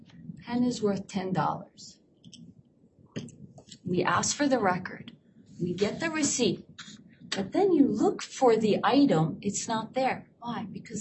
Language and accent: English; Philadelphia, Pennsylvania, United States; I am a Philadelphian